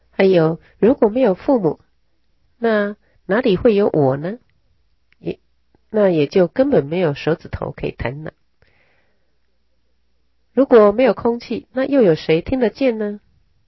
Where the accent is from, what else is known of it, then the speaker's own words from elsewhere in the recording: Taiwan; 譬如像我们台湾因为任意砍伐树木